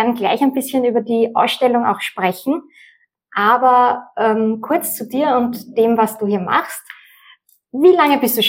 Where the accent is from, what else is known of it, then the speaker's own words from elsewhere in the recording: Vienna, Austria; Ich bin nämlich in Simmering hier aufgewachsen.